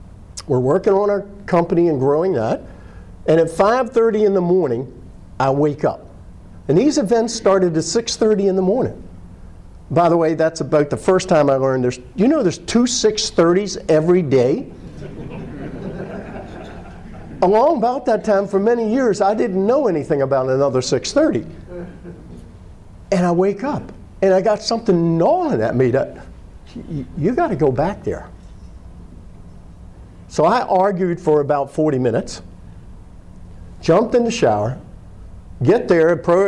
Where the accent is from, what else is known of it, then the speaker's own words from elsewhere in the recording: United States; born there; Hey, I'm born in America. I'm an Irish family.